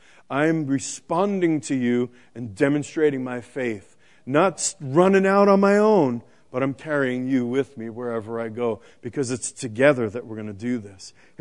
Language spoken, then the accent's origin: English; New York City, New York, United States; Remember, I grew up in New York City, a block away from a firehouse.